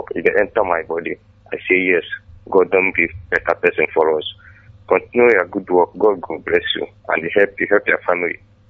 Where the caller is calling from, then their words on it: Osun, Nigeria; I'm coming from Osun State.